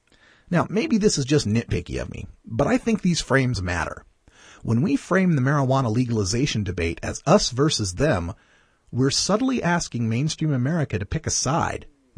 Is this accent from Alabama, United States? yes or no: no; Portland, Oregon, United States; Well, Stoudemire was with my hometown Portland Trailblazers when that whole airport marijuana incident went down.